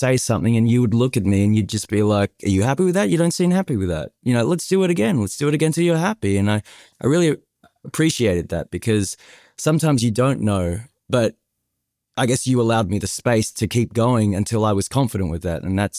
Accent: Australia; And Robert, you probably haven't even heard me speak this long as an Australian.

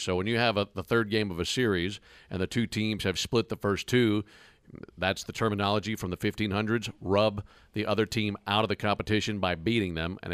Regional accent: Madison, Mississippi, United States; This is another question from my hometown. This is cool. From Morgan in Madison, Mississippi.

